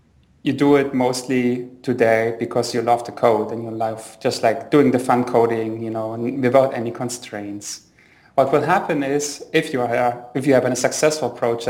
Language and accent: English; Poland; also born or lived in Germany; I'm originally from Poland and Germany.